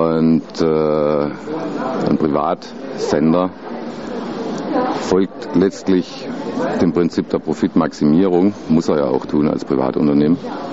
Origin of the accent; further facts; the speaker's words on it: Freiburg, Baden-Württemberg, Germany; Also ich komme ja aus Freiburg